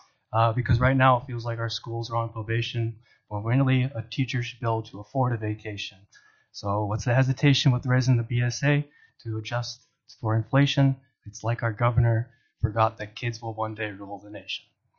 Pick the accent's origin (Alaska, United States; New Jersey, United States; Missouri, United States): Alaska, United States; Kodiak; I am a lifelong resident of Kodiak, Alaska. Born and raised in Kodiak.